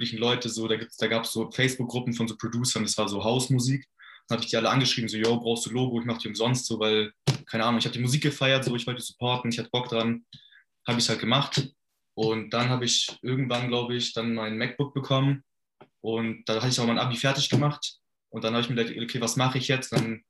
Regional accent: Ottobrunn, Bavaria, Germany; Ich komme aus München, also aus Landkreis München, Ottobrunn, ist im Südosten. Ich bin jetzt 22 Jahre alt

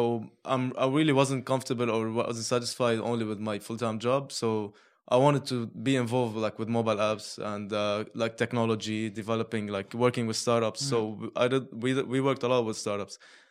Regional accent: Lebanon; moved away as an adult; now in United Arab Emirates; I grew up in Lebanon. Mm-hmm. Yeah, all in my entire life. I studied like college as well. And then I moved to the UAE.

